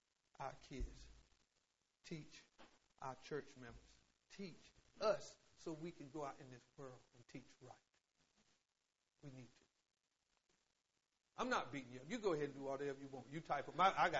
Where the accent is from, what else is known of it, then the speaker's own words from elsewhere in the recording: Willard, United States; I'm slow. I'm from Willard.